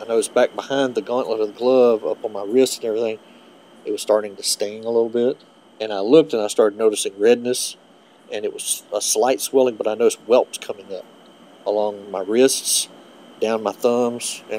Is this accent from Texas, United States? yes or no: yes; Baytown, Texas, United States; I was born and raised in Baytown, so I grew up around 5 of the biggest petrochemical facilities on the planet.